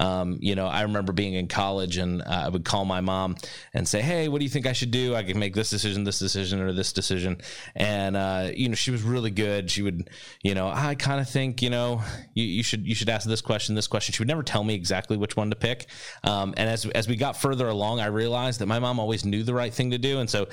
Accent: East Coast, United States; I grew up on the East Coast. I thought one way about Midwest. And then I came to the Midwest.

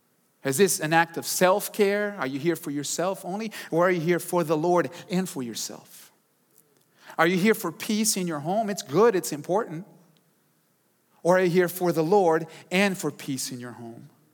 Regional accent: New York, United States; we are from New York and Northeast and we don't play around, right?

